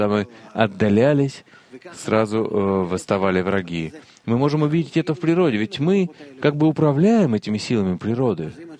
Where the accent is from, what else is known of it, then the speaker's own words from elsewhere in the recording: Ashkelon, Southern District, Israel; я из Ашкелона.